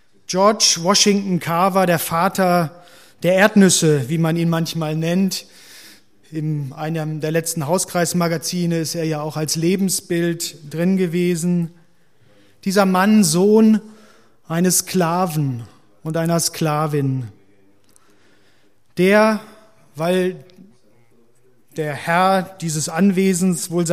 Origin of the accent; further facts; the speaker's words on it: Leverkusen, North Rhine-Westphalia, Germany; Ich bin in Leverkusen groß geworden, habe bei Bayer Leverkusen Fußball gespielt.